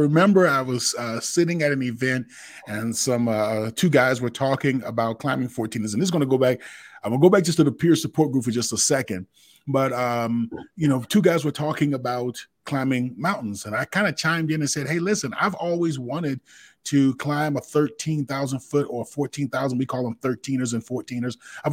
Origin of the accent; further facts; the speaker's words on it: Washington, District of Columbia, United States; I'm a city slicker. I'm from Washington, D.C., sea level guy.